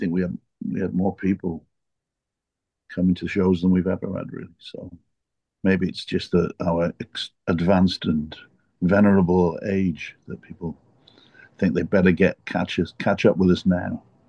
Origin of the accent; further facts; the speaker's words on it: Newport, Wales, United Kingdom; I was too young in my hometown of Newport, really, to do it, but there was a big West Indian community in my hometown